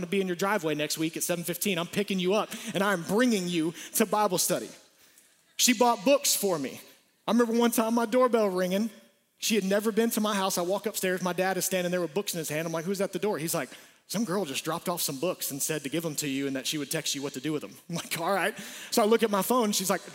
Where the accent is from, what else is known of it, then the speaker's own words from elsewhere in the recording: Atlanta, Georgia, United States; We'd go and party. We grew up in Atlanta.